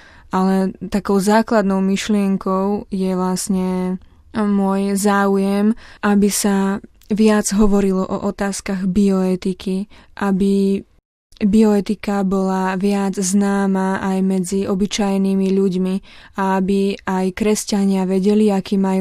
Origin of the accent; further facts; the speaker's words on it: Banská Bystrica, Banská Bystrica Region, Slovakia; now in Rome, Italy; Keďže študujeme tu v Ríme, nemáme takú možnosť sledovať tak dôkladne a pozorne dianie na Slovensku.